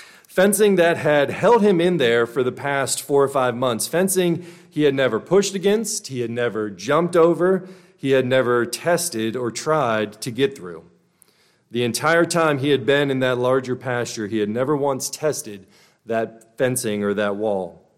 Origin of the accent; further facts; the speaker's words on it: Port St. Lucie, Florida, United States; I grew up in Florida, a small town called Port St. Lucie, and we had a great childhood.